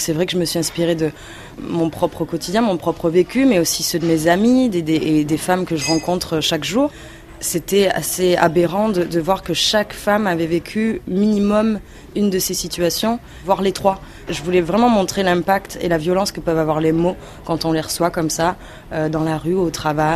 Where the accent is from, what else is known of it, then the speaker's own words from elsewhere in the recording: South, France; Moi, en rentrant chez moi dans le Sud, je suis retournée sur des plages que je fréquentais pendant mon enfance.